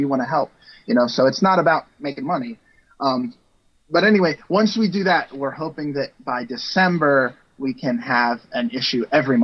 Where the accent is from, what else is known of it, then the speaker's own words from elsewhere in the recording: United States; artistically I come from much more of an American vibe because I'm American.